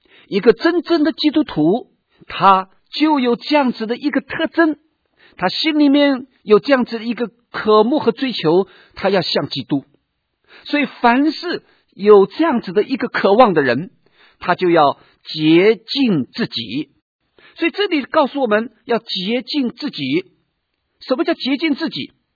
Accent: China; 我们中国人有一句话说，龙生龙，凤生凤，老鼠生的儿子会打洞。

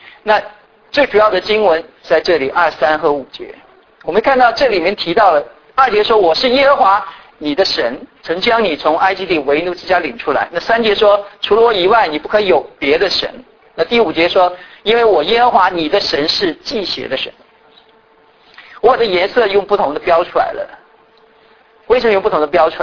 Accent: China; now in United States; 我是大陆出生的，在大陆成长的，然后来到美国。那在大陆呢，你们知道那个背景，我们都是无神论下面的。

